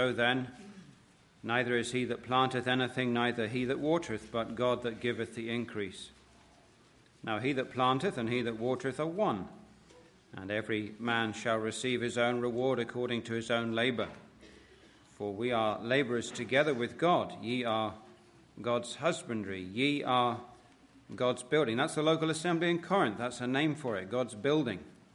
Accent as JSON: {"language": "English", "region": "England", "country": "United Kingdom", "said": "Robin is an Irishman who married an English woman, and I'm an Englishman who married an Irish woman."}